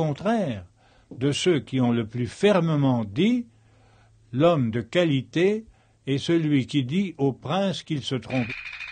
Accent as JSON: {"language": "French", "region": "Pays de la Loire", "country": "France", "tie": "born or raised there", "said": "sur les houbis, comme on disait dans mon enfance, dans la Mayenne."}